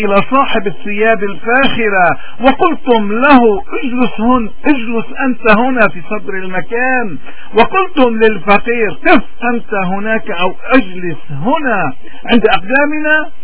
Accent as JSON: {"language": "Arabic", "country": "Lebanon", "said": "بوجه كل حدا بيعتدي علينا عكرمتنا كلبنانيين وكبشر."}